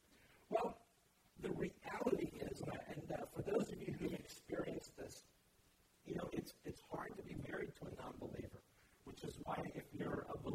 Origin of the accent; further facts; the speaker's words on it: North Miami, Florida, United States; And many of you know, I grew up in Miami, and there in North Miami, there's this diner.